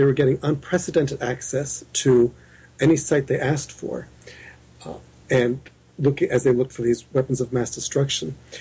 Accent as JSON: {"language": "English", "country": "United States", "tie": "born or raised there", "said": "I grew up in the United States in a very politically conservative family, and began questioning those philosophies in my teens."}